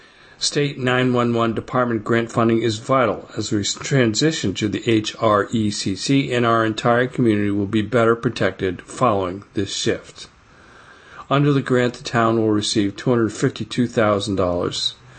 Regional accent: Brockton, Massachusetts, United States; I'm from Brockton, however, a lot of my students and following are from this area

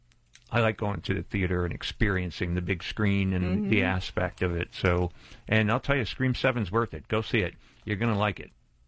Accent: Pennsylvania, United States; Ever since I was a kid growing up in Pennsylvania.

